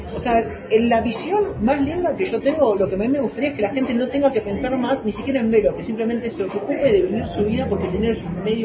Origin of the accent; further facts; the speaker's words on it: Argentina; moved away; also born or lived in Bolivia / Brazil / Colombia / Spain; Yo nací en Bolivia, me fui a vivir cuando era muy chico a Argentina, después viví en Brasil, viví en Colombia, ¿dónde más viví? En Bolivia, viví en España